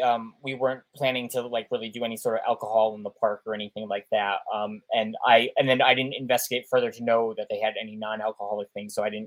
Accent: New York, United States; but I mean, I'm from New York, so like I know what that is.

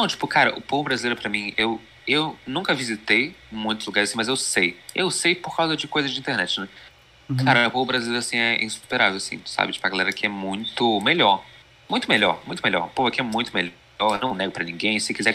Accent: Milan, Lombardy, Italy; Mas eu sou italiano, eu nasci em Milão, né? Tenho um background de Itália.

